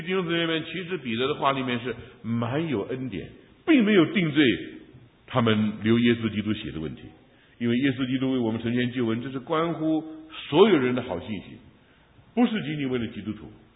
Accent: Taiwan; 我自己从台湾过来在这里说怎么信主，

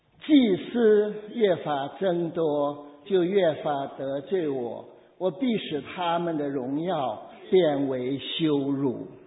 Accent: Henan, China; 我是河南人，我受浸的时候是在河南开封一个小小的自立浸信会，自立浸理会受浸的。

